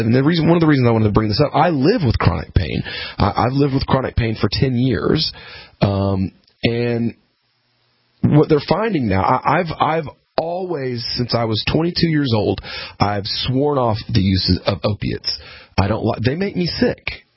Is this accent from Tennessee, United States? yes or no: yes; Tennessee, United States; So, you know, I come from Tennessee